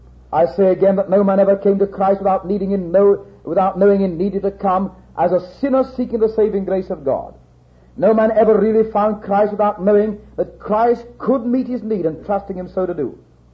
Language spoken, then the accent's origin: English; North West England, United Kingdom; accent: Cumberland; years of age, I spoke the dialect of Cumberland. I didn't mutilate the Queen's English. I buried it. I couldn't speak English.